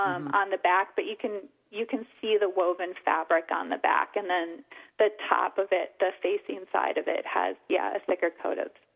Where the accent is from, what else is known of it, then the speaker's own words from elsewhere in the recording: Minnesota, United States; Yeah, so growing up in Minnesota, there's just a huge Scandinavian influence here